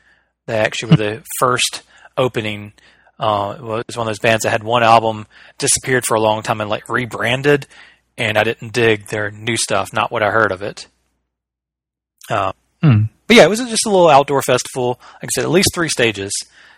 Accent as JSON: {"language": "English", "region": "Alabama", "country": "United States", "said": "I'm from Alabama, and I don't remember doing line dancing in PE"}